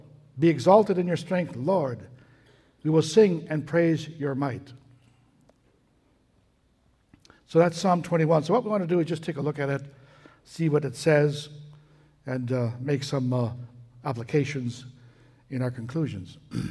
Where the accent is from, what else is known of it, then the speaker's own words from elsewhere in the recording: Vancouver, British Columbia, Canada; I grew up in Vancouver.